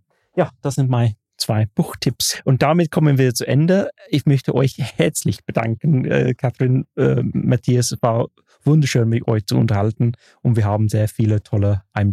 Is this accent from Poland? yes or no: no; United Kingdom; born there; German is a second language; Als gebürtige Brite habe ich natürlich dann zwei Bücher gefunden, die in der englische Sprache geschrieben sind.